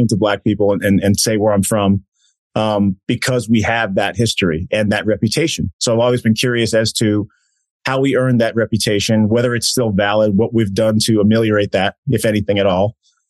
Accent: Boston, Massachusetts, United States; you know, I'm from Boston. I'm proud to be from there.

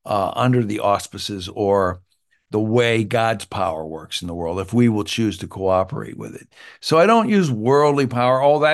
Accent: Canada; I was a little boy in the 60s growing up in Canada.

